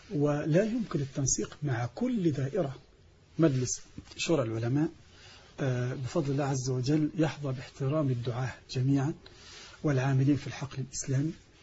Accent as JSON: {"language": "Arabic", "country": "Egypt", "said": "لأن عندنا في مصر الناس تعودوا على شيء"}